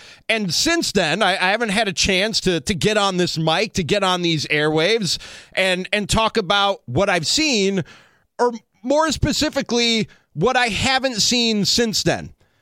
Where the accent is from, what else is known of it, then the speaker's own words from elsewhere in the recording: Chicago, Illinois, United States; I am born and bred in Chicago, true blue Cubs, Bears, Bulls fan, like you name it. I'm all Chicago.